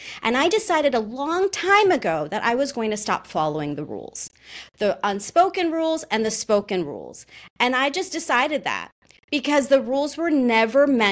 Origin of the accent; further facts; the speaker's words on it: United States; I can speak to my experience as an Indian American